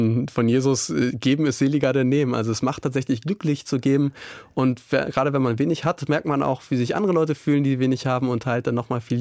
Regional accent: Hamburg, Germany; meine Schwester habe ich dann in Hamburg wieder getroffen. Ich komme ja da aus der Gegend

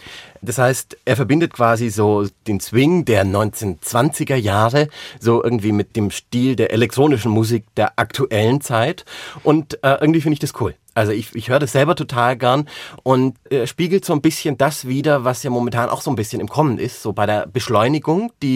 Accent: Baden-Württemberg, Germany; Nee, ich als Schwabe muss gestehen

